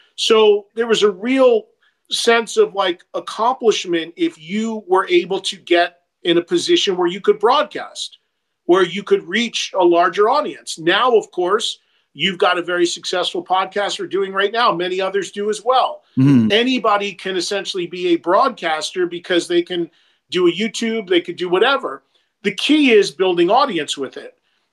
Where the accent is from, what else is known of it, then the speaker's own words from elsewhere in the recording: New Jersey, United States; But when my hometown in New Jersey has three colleges in it